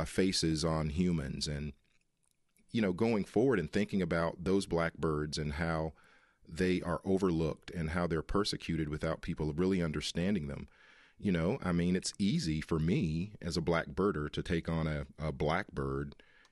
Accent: Edgefield, South Carolina, United States; I grew up in Edgefield, South Carolina, kind of in the boondocks.

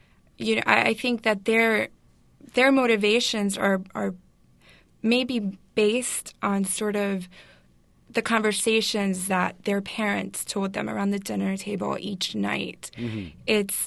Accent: Miami, Florida, United States; the main reason is because I grew up in Miami and have deep ties with this community here.

